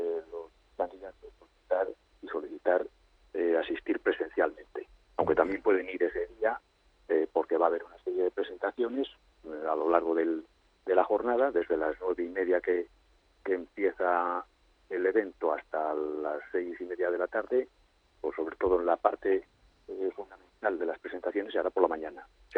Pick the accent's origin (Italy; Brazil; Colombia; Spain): Spain; hay distintos programas de los que somos socios, como españoles